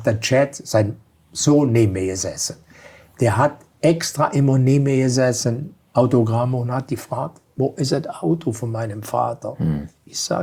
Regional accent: Aachen, North Rhine-Westphalia, Germany; ich komme aus Aachen, da wo der ist.

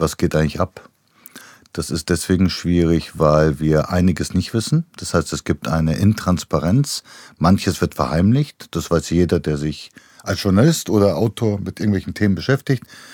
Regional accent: Bulgaria; in Bulgarien, wo ich herkomme.

